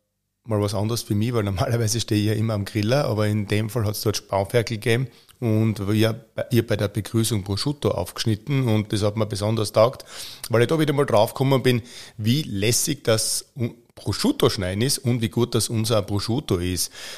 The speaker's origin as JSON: {"language": "German", "region": "Styria", "country": "Austria", "said": "bei uns in der Steiermark"}